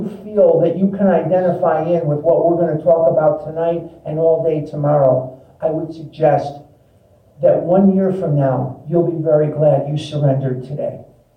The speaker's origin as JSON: {"language": "English", "town": "Chicago", "region": "Illinois", "country": "United States", "said": "I couldn't understand why it couldn't be this, that I could get, I'm from Chicago. Who do I pay?"}